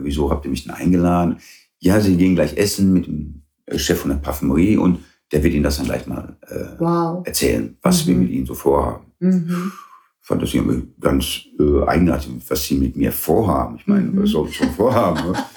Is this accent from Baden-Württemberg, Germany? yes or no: no; Weeze, North Rhine-Westphalia, Germany; also born or lived in Derby, England; In an der holländischen Grenze habe ich in Deutschland gewohnt, in Weeze, in der von Keveler.